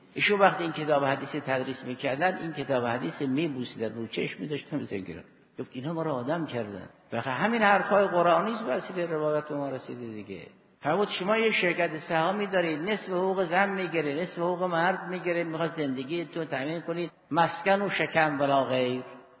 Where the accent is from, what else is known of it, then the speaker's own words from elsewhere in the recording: Iran; ما هم ایرانی بودیم، ما هم ایرانی هستیم، منتها ما اسلام را قبول کردیم